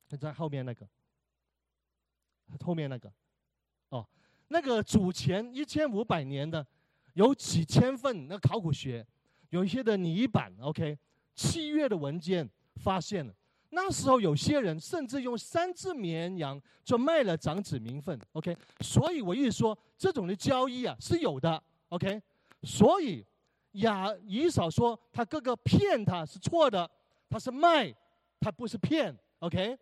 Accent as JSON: {"language": "Chinese", "country": "China", "said": "我是天津的，而是河北的。我们北方人呢"}